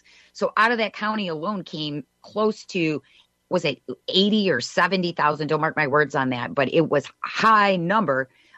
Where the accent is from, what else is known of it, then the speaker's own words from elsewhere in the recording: Michigan, United States; irritated about this election already in Michigan. So we have such a corrupt Secretary of State in my home state here.